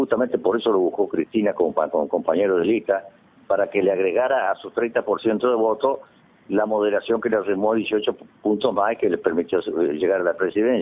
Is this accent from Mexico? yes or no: no; Argentina; Pero eso somos los argentinos.